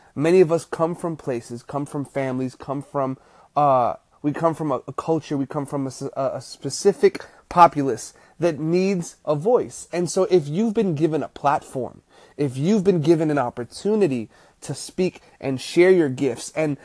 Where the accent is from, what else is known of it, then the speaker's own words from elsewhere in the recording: New York City, New York, United States; I as a kid growing up in the South Bronx, I loved hip-hop for the fact that they spoke about things that I saw happening with my own eyes in my community.